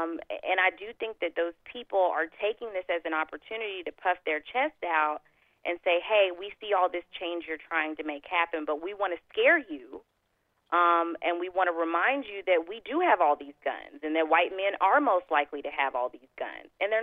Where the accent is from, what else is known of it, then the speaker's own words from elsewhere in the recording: Texas, United States; As a Southerner, as a Texan, it's always been apparent to me that there are people who really buy into the idea of the South rising again.